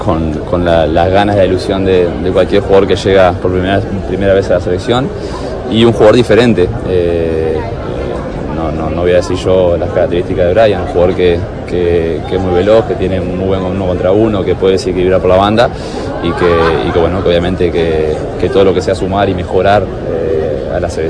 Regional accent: Uruguay; moved away; Es como cuando te mudás, cuando me fui de Uruguay a Europa, más o menos lo mismo.

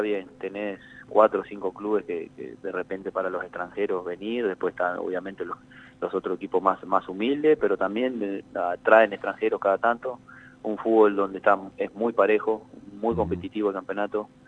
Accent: Uruguay; Le tengo una fe bárbara a Uruguay. Como uruguayo, estoy feliz del plantel que tenemos

